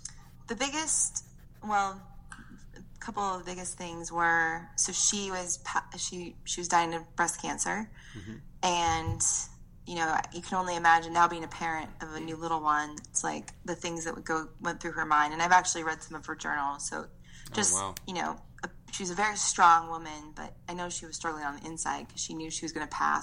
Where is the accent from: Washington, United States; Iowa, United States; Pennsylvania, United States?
Washington, United States; Seattle; So, but yeah, I grew up in Seattle.